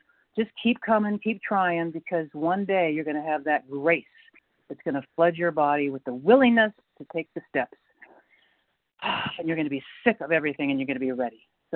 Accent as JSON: {"language": "English", "region": "North Carolina", "country": "United States", "said": "Hi, Lynn. I'm from North Carolina."}